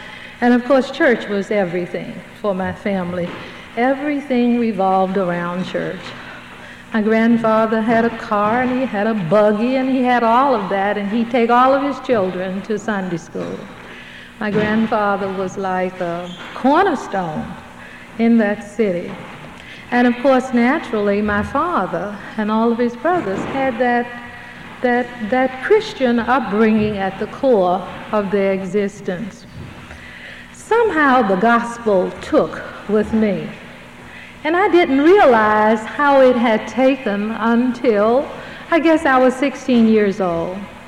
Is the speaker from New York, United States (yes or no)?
no; Mississippi, United States; born there; I was born in the Delta of Mississippi. My grandfather was given land around the lake.